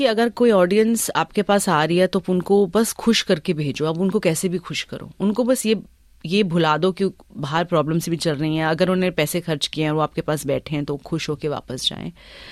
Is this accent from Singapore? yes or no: yes; Singapore; also born or lived in India; although मैं India में पैदा हुई थी और मैं फिर ऑफकोर्स सिंगापुर में मैं I was brought up, but हर साल मेरे पेरेंट्स 3 बार साल में हम इंडिया जाते ही जाते थे